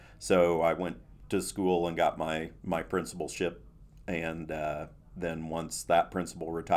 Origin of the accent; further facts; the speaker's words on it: Illinois, United States; I grew up north of Newton in Jasper County. I went to Newton High School and then moved to Robinson when I got my first job over here.